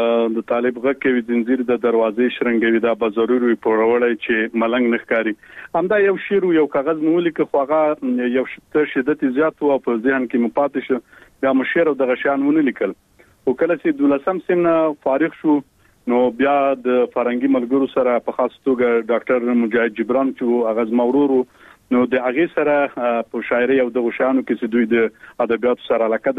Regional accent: Khost, Afghanistan; born there; او زه په خوست ولایت کې پیدا شوم او عمر می تقریبا اوس نو 28 کلنۍ ته برسېږي

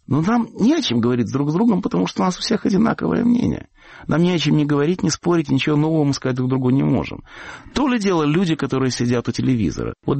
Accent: Russia; мы выросли все в России.

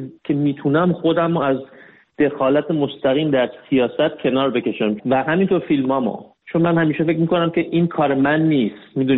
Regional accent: Iran; آدم نمیتونه توی ایران بزرگ شده باشه در شرایطی که ما بزرگ شدیم. من متولد 1360 هم، یعنی من با توی جنگ بزرگ شدم

